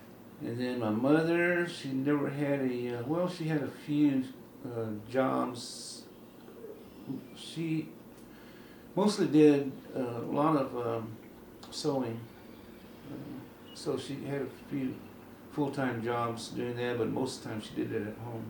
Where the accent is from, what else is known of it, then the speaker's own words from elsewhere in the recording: Sedan, Oklahoma, United States; also born or lived in Lawton; I spent most of my time out in the Wichita Mountains areas, around Saddle Mountain, a little community called Sedan, for most of my younger years. And then when I was about 5 years old, it's when we moved to Lawton.